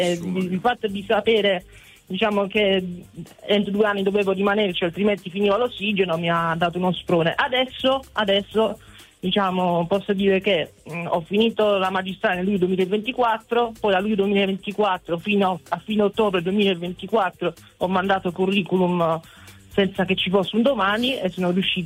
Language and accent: Italian; Apulia, Italy; rimanere di nuovo nel mio paese provinciale pugliese